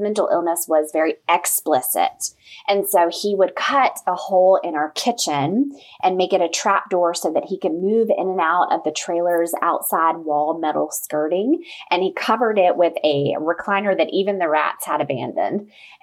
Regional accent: Indiana, United States; But when I was born and raised in Indiana, they were not working.

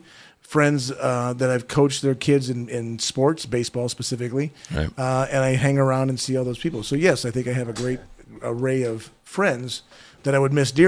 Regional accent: Portland, Oregon, United States; I grew up in Portland.

